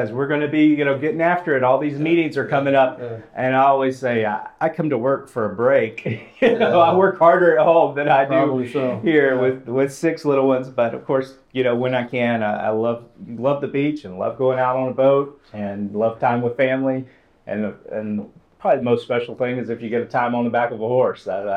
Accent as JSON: {"language": "English", "town": "Rome", "region": "Georgia", "country": "United States", "tie": "born or raised there", "also_born_or_lived": "Kennesaw", "said": "I grew up in Northwest Georgia. I kind of have two hometowns, Rome, Georgia."}